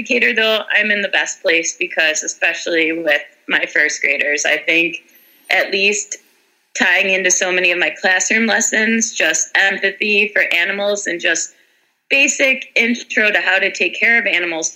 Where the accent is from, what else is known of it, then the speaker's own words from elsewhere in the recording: Buffalo, New York, United States; now in Colombia; We have almost 40 in my hometown in Buffalo.